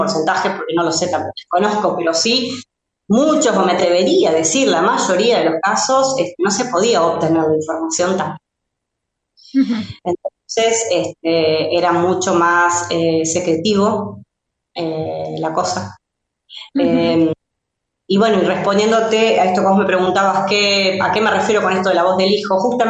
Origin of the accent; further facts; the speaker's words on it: Rufino, Santa Fe, Argentina; yo venía mucho acá a mi ciudad, yo estudiaba en Rosario, ¿no? Soy de acá de Rufino, provincia de Santa Fe